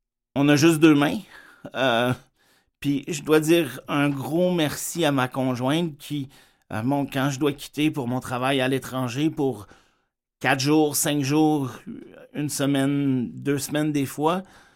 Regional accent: Canada; Je vous rappelle, je suis canadien.

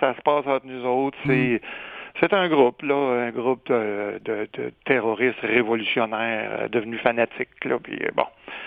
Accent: Trois-Rivières, Quebec, Canada; Trois-Rivières, puisque c'est mon patelin.

